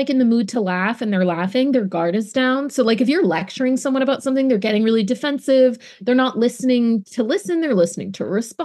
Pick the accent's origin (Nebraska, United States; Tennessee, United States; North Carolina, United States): North Carolina, United States; Durham; growing up in Durham, which is 52% black